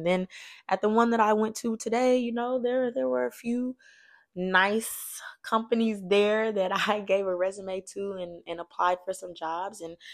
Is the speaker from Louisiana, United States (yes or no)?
yes; Louisiana, United States; I'm from Louisiana. Y'all know we love starch and love rice real bad, real real real real real bad.